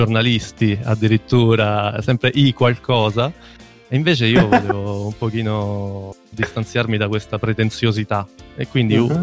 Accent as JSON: {"language": "Italian", "town": "Rome", "region": "Lazio", "country": "Italy", "said": "vengo da Roma e sono molto contento di stare qua."}